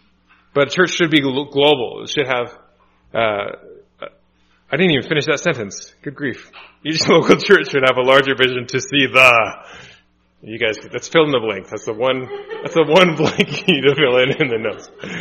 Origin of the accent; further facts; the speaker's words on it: United States; And for me as American to go to Brazil